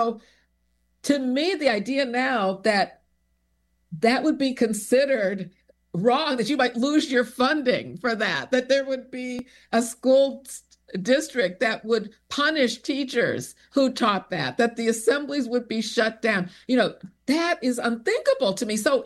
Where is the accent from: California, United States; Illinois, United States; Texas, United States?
Illinois, United States; Chicago; I grew up in Chicago in a very diverse community, Hyde Park Kenwood, on the south side of Chicago.